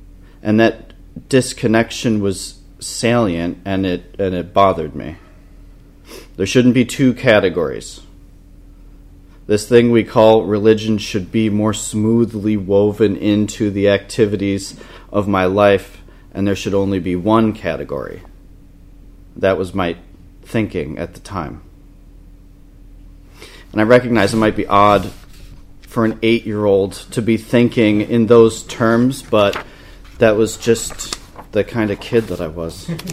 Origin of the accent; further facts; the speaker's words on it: Rochester, United States; So I grew up here in Rochester, the oldest of 4 boys, and we were raised Roman Catholic.